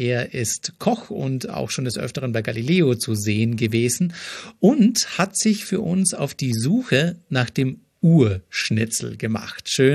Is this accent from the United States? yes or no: no; Austria; now in Germany; als Österreicher natürlich auch stolz auf, ja, ich sag mal, meine heimische Küche.